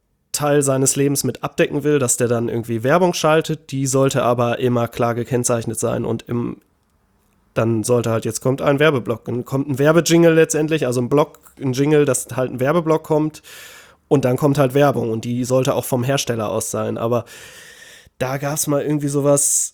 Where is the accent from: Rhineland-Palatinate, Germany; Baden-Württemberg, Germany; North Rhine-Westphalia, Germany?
North Rhine-Westphalia, Germany; Detmold; now in Ruhr area, Germany; Aus Lippe. Lippe Detmold.